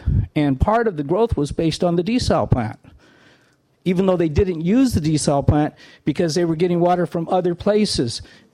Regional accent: Morro Bay, California, United States; I'm from Morro Bay, and my questions are not organized

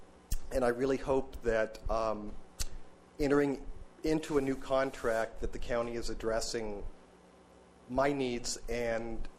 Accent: Atascadero, California, United States; I'm from Atascadero, California, and I'm a person living with HIV and AIDS.

